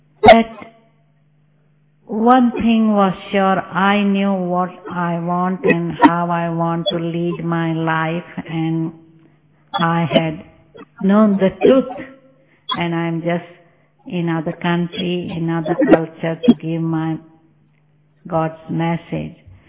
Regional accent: India; born there; I was born in India, and when I saw these teachings, I went to London and Australia and other countries.

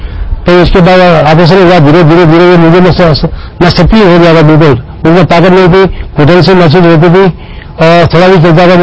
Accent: Rajasthan, India; मैं सिर्फ राजस्थान से आया हूँ।

